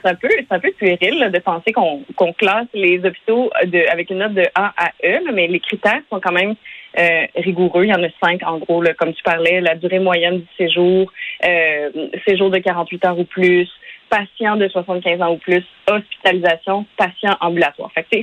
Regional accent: Quebec, Canada; en Outaouais, ça va tellement mal. Moi, j'ai un biais parce que c'est ma région d'origine

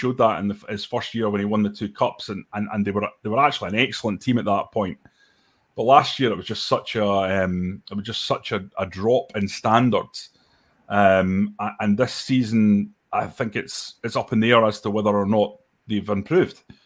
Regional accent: Perth, Scotland, United Kingdom; I'm from Perth and I really like St Johnstone.

